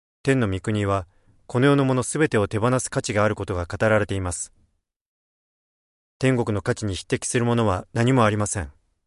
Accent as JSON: {"language": "Japanese", "region": "Iowa", "country": "United States", "tie": "born or raised there", "second_language": "Japanese", "said": "私はアイオワ州で育ちましたが、私たちの住んでいた町には、町からそれほど遠くないところにゴミ捨て場がありました。"}